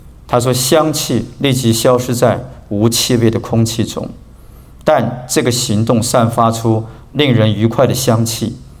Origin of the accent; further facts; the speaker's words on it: China; 犹太人埋葬跟我们中国人不太一样